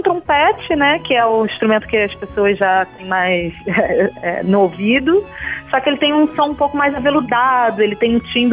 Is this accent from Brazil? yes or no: yes; Rio de Janeiro, Brazil; Eu sou carioca, né? Então a praia do Rio de Janeiro, por exemplo, é um exemplo maravilhoso